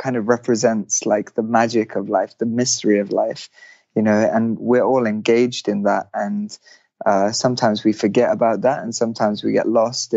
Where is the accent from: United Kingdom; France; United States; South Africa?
United Kingdom; England; I guess growing up in England, you know, like the culture is quite, if you're a man at least, like the culture is quite laddie.